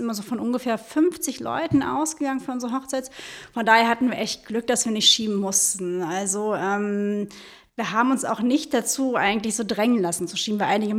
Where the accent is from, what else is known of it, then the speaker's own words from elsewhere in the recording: Berlin, Germany; ich bin 39 Jahre alt, komme aus Berlin. Jan und ich sind seit 22 Jahren zusammen. Wir kommen beide aus Berlin, leben in Berlin